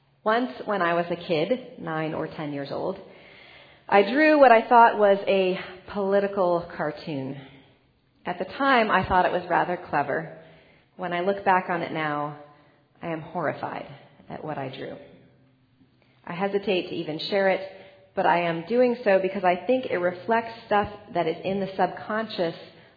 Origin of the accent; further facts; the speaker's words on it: Los Angeles, California, United States; I was a white kid, a basically good kid, growing up in Los Angeles, California, parented by liberal parents who taught me that prejudice was wrong.